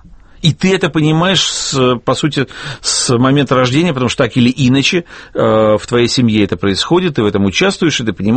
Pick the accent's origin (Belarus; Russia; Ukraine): Ukraine; Lviv, Lviv Oblast; born there; я лично родился во Львове